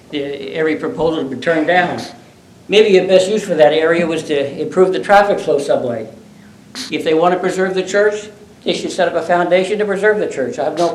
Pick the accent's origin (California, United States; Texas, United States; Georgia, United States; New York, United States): New York, United States; Queens; also born or lived in Brooklyn; Unlike our friend back there from New York, I'm also from New York. I was born in Brooklyn and raised in Queens.